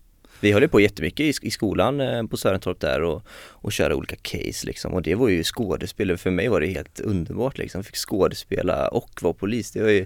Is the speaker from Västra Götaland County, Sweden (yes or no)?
yes; Strömstad, Västra Götaland County, Sweden; för risken fanns ju även att jag skulle hamna liksom i min hemstad Strömstad.